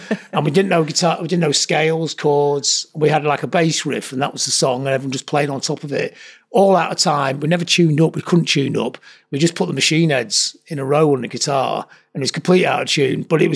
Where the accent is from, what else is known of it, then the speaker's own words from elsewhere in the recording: Blackpool, North West England, United Kingdom; came to Manchester. So I lived here about 40 years. I lived here longer than I ever lived in Blackpool, but I still feel like I'm from Blackpool.